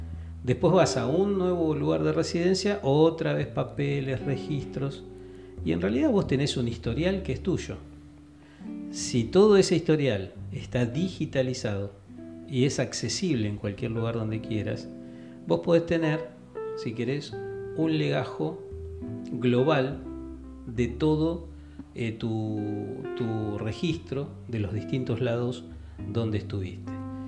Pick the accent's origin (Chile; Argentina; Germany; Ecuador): Argentina; born there; Nosotros nacimos acá en Argentina